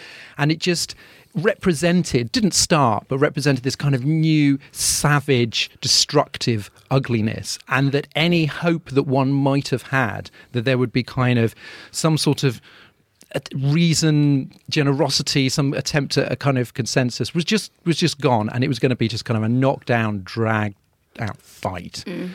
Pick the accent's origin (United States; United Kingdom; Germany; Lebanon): United Kingdom; London; And for me, as a Londoner, you know, I think Sadiq Khan has done a great deal